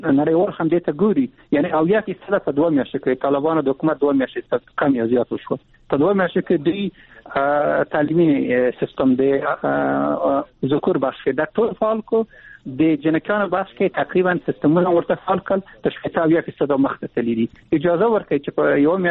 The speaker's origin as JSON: {"language": "Pashto", "country": "Afghanistan", "said": "زه اقدام نه درم د خپل مات اقدام نه اخلم ځکه زه یو افغان یم"}